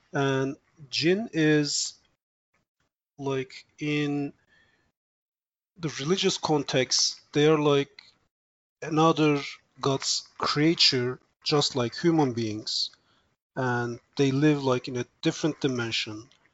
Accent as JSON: {"language": "English", "country": "Turkey", "second_language": "English", "said": "And I'm originally from Turkey. That's all."}